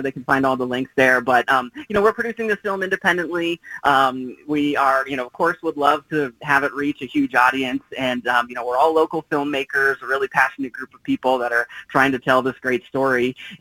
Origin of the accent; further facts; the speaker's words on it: Portland, Oregon, United States; But no, I mean, I grew up in North Portland, grew up a mile away from the campus, been going to UP soccer games my whole life since the early 90s.